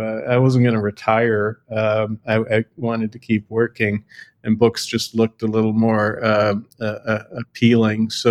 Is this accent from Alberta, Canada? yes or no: yes; Edmonton, Alberta, Canada; But I grew up in Edmonton, Canada, where there weren't a lot of publishing companies.